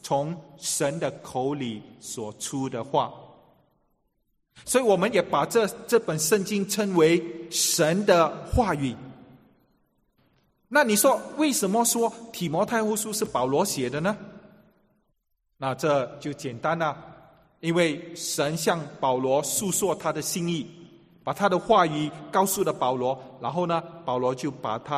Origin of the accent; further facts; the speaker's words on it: China; 我们中国人更不看不懂这个拉丁文啊